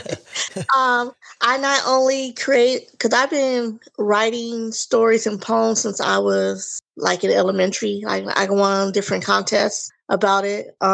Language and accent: English; Los Angeles, California, United States; born there; and I was born in Los Angeles, even though I resigned in the IE, but coming from LA, you have a lot of, museums and different artists.